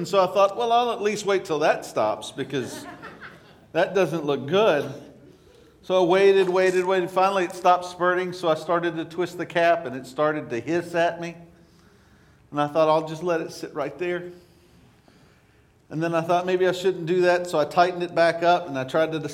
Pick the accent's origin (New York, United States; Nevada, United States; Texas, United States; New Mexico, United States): Texas, United States; I grew up in East Texas, a stall, if traffic was moving slow, it meant there was a tractor on the road.